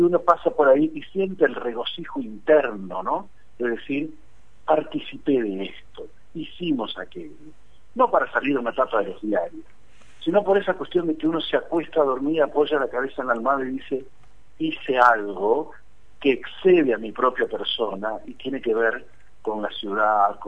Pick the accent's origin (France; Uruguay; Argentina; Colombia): Argentina; Los argentinos somos así.